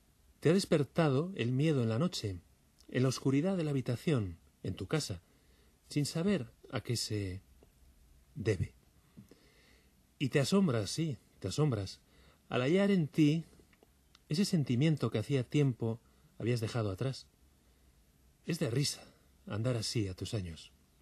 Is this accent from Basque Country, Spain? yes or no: yes; Irun, Basque Country, Spain; yo soy de Irún, y tengo ese recuerdo, por ejemplo, de muy niño, de nuestros padres trayendo los discos de Muset, del acordeón Muset y tal.